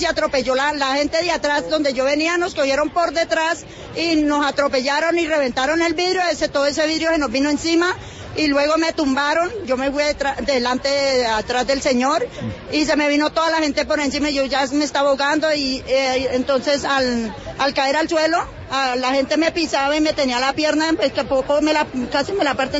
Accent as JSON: {"language": "Spanish", "town": "Florencia", "region": "Caquetá", "country": "Colombia", "said": "De Florencia, Caquetá."}